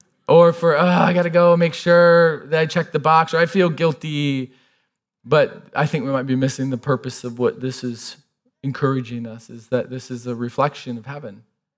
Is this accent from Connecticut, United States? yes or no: no; Michigan, United States; I'm from Michigan. I literally was born in a trailer in the woods.